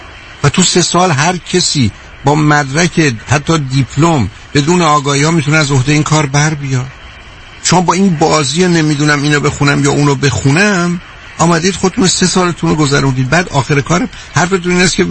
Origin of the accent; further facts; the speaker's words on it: Iran; moved away as an adult; من خودم با 2 فوق لیسانس اقتصاد و روانشناسی از ایران آمدم، رفتم دوره دکترای جامعه شناسی مو بگیرم.